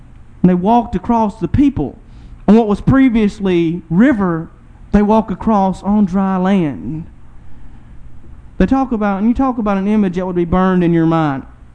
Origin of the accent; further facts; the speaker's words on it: Bradley, Arkansas, United States; I grew up in Bradley, Arkansas, a very rural part of the world, much like Saratoga.